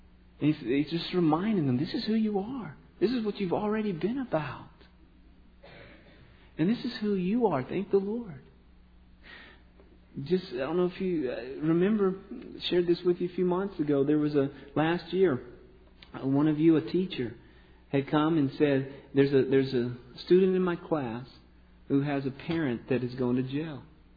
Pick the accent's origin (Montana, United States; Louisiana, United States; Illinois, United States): Louisiana, United States; accent: Cajun; And growing up in Louisiana, I can go Cajun pretty quickly if I'm talking with somebody.